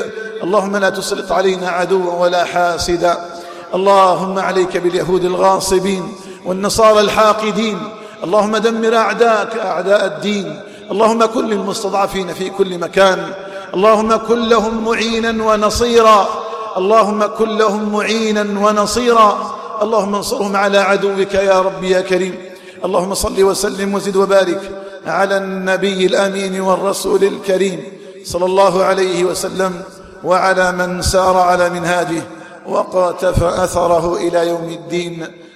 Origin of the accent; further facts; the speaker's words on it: Algeria; اللهم اجعل بلادنا الجزائر آمنة مطمئنة.